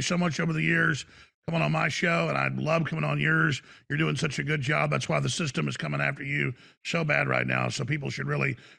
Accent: Rockwall, Texas, United States; also born or lived in Dallas; I was born in Dallas. And I grew up in a suburb outside Dallas, Rockwall

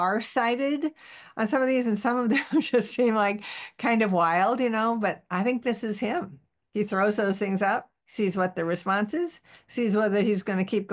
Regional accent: United States; But as an American, I kind of think, we should take back the canal.

